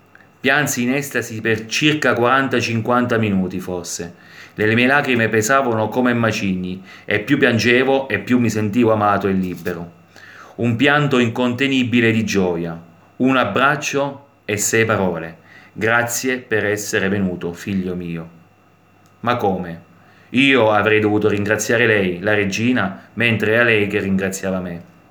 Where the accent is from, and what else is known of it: Città Sant'Angelo, Abruzzo, Italy; born or raised there